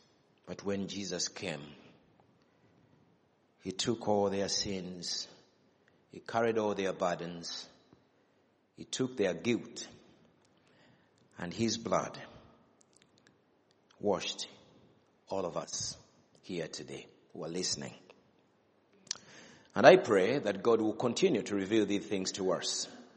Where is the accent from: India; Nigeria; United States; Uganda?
Uganda; I come from Uganda, Africa.